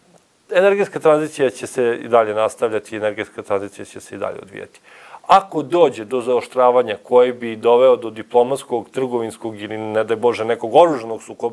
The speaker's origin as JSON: {"language": "Serbian", "region": "Vojvodina", "country": "Serbia", "said": "Ja dolazim iz Banata i mi već imamo nekoliko vetroparkova"}